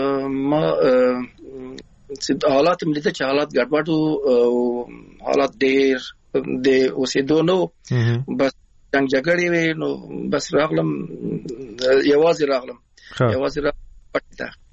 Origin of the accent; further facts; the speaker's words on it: Afghanistan; now in Iran; موږ د افغانستان راغلی یو نو ایران راغلی مو